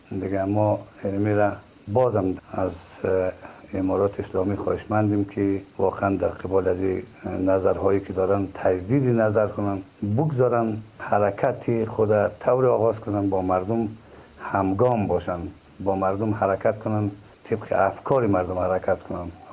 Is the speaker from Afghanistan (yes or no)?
yes; Afghanistan; ما خود ما افغانی هستیم،